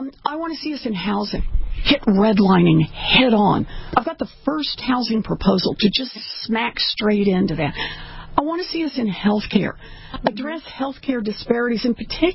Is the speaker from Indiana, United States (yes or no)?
no; Oklahoma, United States; So I grew up in Oklahoma.